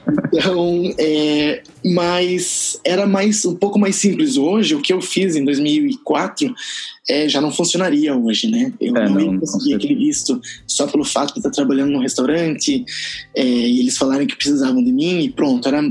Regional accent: São Mateus do Sul, Paraná, Brazil; also born or lived in Curitiba; eu sou do Paraná, eu nasci no interior do Paraná e morei uma boa parte em Curitiba. Basicamente, cresci em São Mateus do Sul, uhum. E mudei pra Curitiba para estudos de ensino médio e faculdade

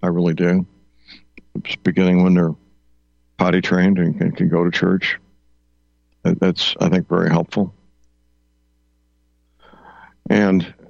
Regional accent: St. Louis, Missouri, United States; I do still watch broadcast news from my hometown, St. Louis

